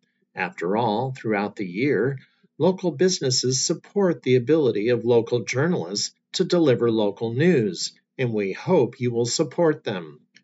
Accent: Webster City, Iowa, United States; I grew up shopping extensively in my hometown of Webster City and in my mom's native Fort Dodge.

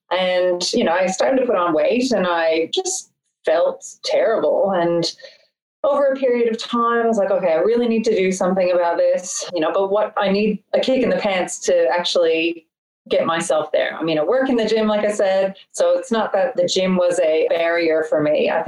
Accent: Canada; moved away as an adult; now in Sydney, Australia; I'm 43 years old. I'm originally from Canada. I moved to Australia about 14 years ago. I lived in a rural central west of New South Wales called Dubbo for a few years. And then I've been in Sydney for the past 11 years since then.

